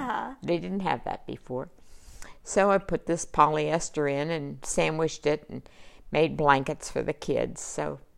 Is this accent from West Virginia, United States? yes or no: yes; Williamstown, West Virginia, United States; also born or lived in Lowell, Ohio; I grew up in Williamstown, West Virginia, and I have lived here most of my adult life.